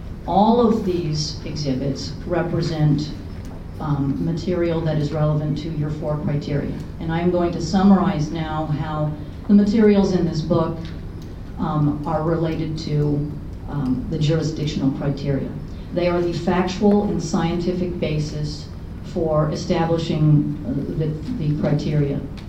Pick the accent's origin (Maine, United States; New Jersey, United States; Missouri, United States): Maine, United States; So although I may not look it, I am Native American from this state.